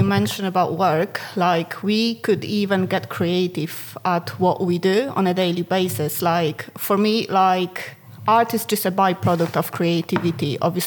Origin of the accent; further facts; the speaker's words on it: Poland; English is a second language; moved away as an adult; now in United Kingdom; Obviously, I'm from Poland, all the way from like Luton Airport this time.